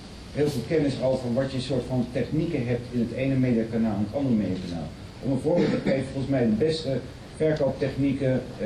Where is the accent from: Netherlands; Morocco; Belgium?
Netherlands; Want bij mijn idee zijn we als Nederlanders toch ook vrij ingenomen met onszelf.